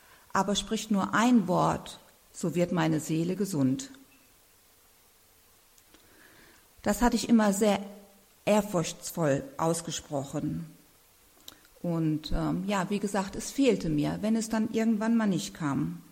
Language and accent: German; Düsseldorf, North Rhine-Westphalia, Germany; born there; In Düsseldorf, wo ich geboren bin, ging ich erst in den Kindergottesdienst von der evangelischen Kirche, weil wir evangelisch waren. Und dann sind wir umgezogen in ein kleines Dorf und da gab es keine Evangelischen. Das war katholisch. Und zwar nur katholisch.